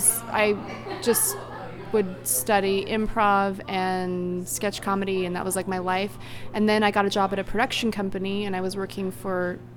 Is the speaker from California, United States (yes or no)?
yes; Burbank, California, United States; Well, I grew up in the Valley, Burbank, and I went to high school in Thousand Oaks